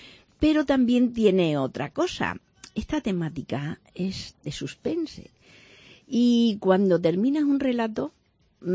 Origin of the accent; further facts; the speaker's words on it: Cáceres, Extremadura, Spain; empieza en Cáceres. Es que Cáceres es mi vida